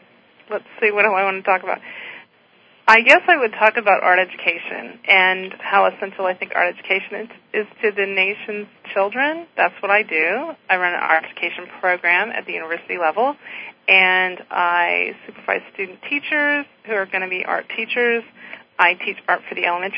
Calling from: Louisiana, United States; from Louisiana

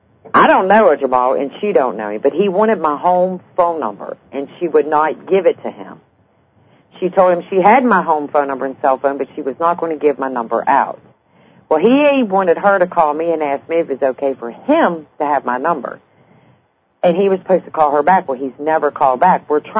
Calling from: West Virginia, United States; I'm calling from West Virginia.

